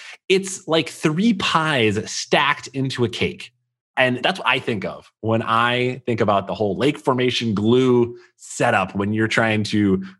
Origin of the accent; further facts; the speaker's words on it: Michigan, United States; All right, so I've got a good one because I am from the Midwest. I'm from Michigan, and I feel like Midwest folks take and create some pretty horrific Thanksgiving sides.